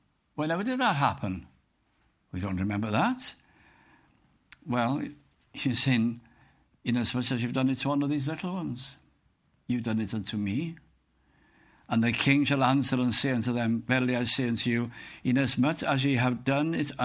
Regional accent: North West England, United Kingdom; also born or lived in Cardiff; I'd moved from Cardiff, where I was teaching, to my hometown in Lancashire, north of England.

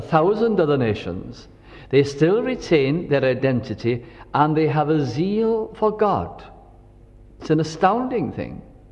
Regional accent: Wales, United Kingdom; now in Lancashire, United Kingdom; with being Welsh myself, and as a family moving from North Wales to live to Lancashire, then living in the Welsh communities, moving about the Welsh communities in Lancashire

